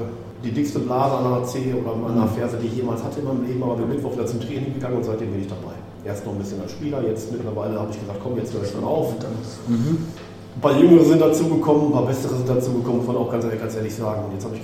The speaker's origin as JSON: {"language": "German", "town": "Hamm", "region": "North Rhine-Westphalia", "country": "Germany", "said": "Ich komme ursprünglich aus Hamm. So, da habe ich eine Fahrt bis hierhin."}